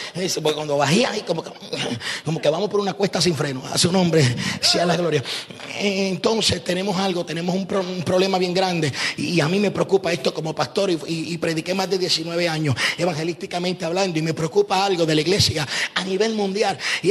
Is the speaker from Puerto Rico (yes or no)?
yes; Puerto Rico; No sé, por lo menos en mi país, en Puerto Rico, decimos una bolita.